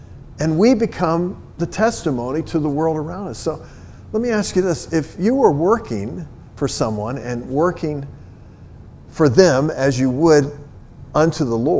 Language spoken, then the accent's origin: English; the South, United States; Believe me, I was raised in the South.